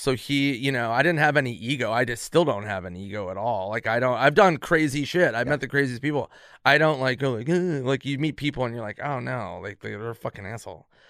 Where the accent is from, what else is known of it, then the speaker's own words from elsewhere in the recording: Minnesota, United States; I mean, I had a critic who did that to me from Minnesota, my hometown.